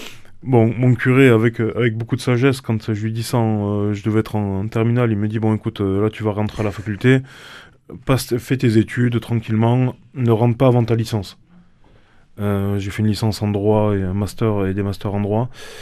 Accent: Toulouse, Occitanie, France; j'étais dans des groupes de prières et de formation dans le Poland de chez moi, à Toulouse.

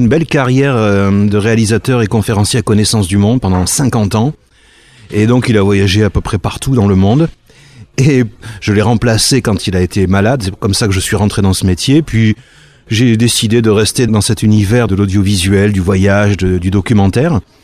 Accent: France; lorsqu'on part avec un français, moi je suis français

